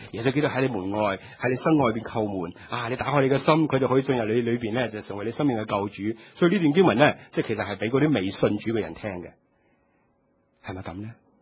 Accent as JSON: {"language": "Cantonese", "country": "China", "said": "我哋中国人开餐咧系好多餸嘅。"}